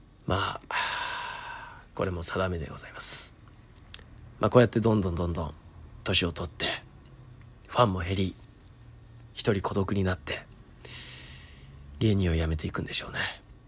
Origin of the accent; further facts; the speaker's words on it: Okayama, Japan; 僕岡山なんですけど。